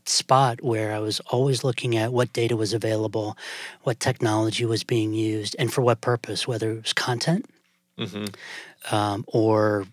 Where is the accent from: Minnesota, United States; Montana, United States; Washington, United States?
Montana, United States; also born or lived in Okinawa, Japan / Nebraska / Michigan; Born in Okinawa, Nebraska, Michigan, and then my parents retired to Montana. So I still call Montana home. I haven't been there in 25 years.